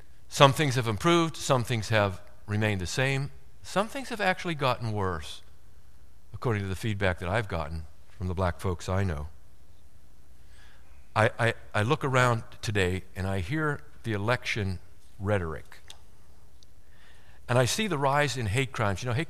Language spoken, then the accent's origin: English; Bellevue, Pennsylvania, United States; I grew up in Bellevue with black friends. My wife grew up in Bell Vernon with black friends. This is Western Pennsylvania.